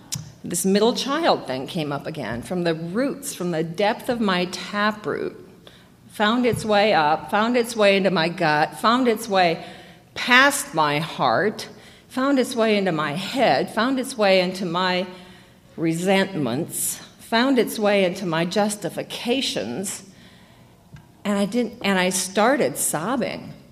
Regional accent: Iowa, United States; accent: Midwest; It felt more dignified when I was out in the world with my Midwest accent. I couldn't fool them, but Iowa had pigs and corn, and that's how I felt.

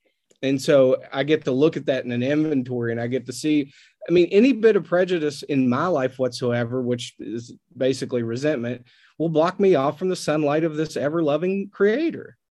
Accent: Newport, Kentucky, United States; without knowing I'm from Newport, Kentucky

